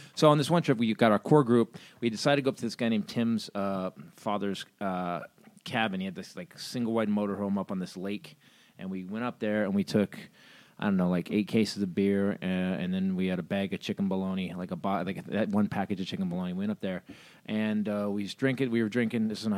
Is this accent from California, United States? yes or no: yes; California, United States; Bay Area. So it was like a 4-hour drive to Lake Orville.